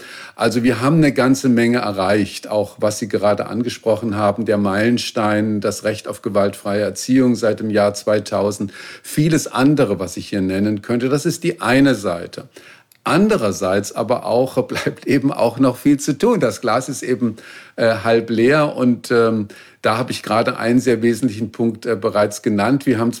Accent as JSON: {"language": "German", "region": "Baden-Württemberg", "country": "Germany", "tie": "born or raised there", "said": "Ich bin in Baden-Württemberg zur Schule gegangen"}